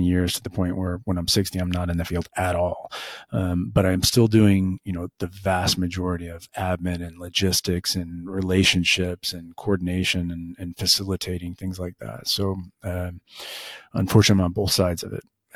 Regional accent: St. Louis, Missouri, United States; And I'm from St. Louis, and you know, we're a baseball town.

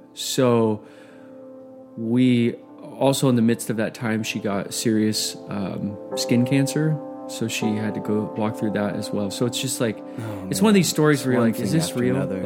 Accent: Oregon, United States; Growing up, I grew up in Southern Oregon in a broken home, really dysfunctional, saw a lot of trauma growing up

